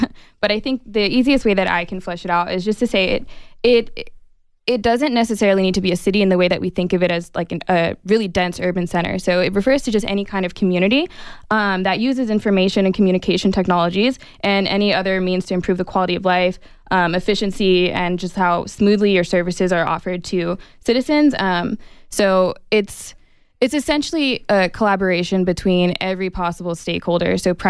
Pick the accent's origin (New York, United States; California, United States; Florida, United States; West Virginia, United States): New York, United States; Yeah, from Long Island, but we kind of claim New York City, even though we're not really from there.